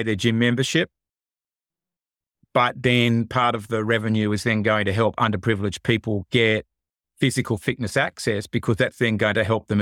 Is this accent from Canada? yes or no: no; Australia; now in United States; I'm Australian. Next middle part, you know, I'm now living in America